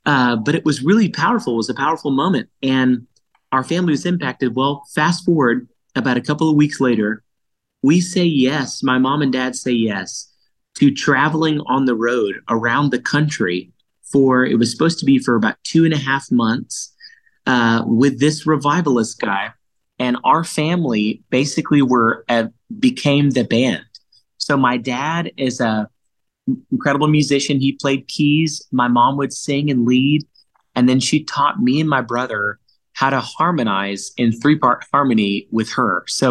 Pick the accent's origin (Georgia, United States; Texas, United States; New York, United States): Texas, United States; my mom would teach these big 50 voice and 60 voice choirs growing up in Southeast Texas.